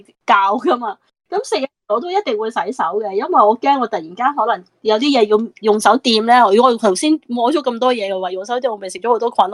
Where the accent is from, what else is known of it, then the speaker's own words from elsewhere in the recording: Hong Kong; 可能是我哋香港人有教咧，譬如过马路啦